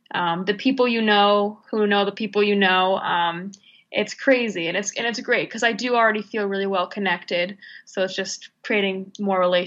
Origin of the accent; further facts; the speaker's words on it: Peabody, Massachusetts, United States; moved away as an adult; now in Los Angeles, United States; I grew up outside of Boston, north in Peabody. I went to college in Boston